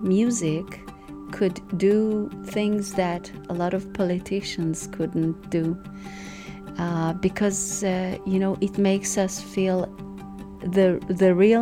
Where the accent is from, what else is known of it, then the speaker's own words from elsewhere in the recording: Israel; also born or lived in Iran; I was born in Iran, but I was raised in Israel, and I'm a mixture of so many cultures.